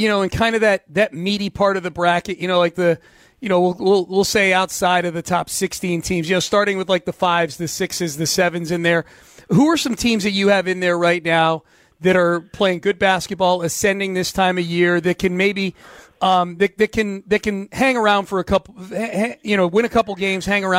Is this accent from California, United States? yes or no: no; Connecticut, United States; Well, I grew up in Connecticut. That's why I ask.